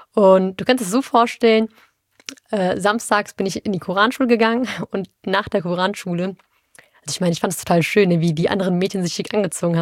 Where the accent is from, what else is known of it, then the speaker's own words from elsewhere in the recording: Duisburg, North Rhine-Westphalia, Germany; ja, ich komme aus Marxloh